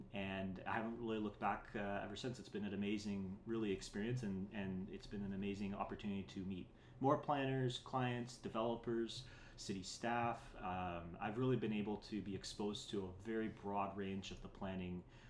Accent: Brampton, Ontario, Canada; it was definitely those early influences from my parents, from growing up in Brampton, that I really attribute to the decision to do planning.

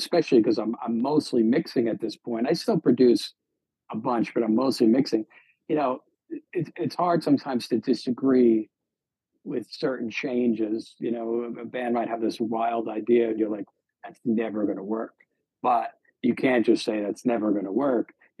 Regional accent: Long Island, New York, United States; I grew up in Long Island in the 80s.

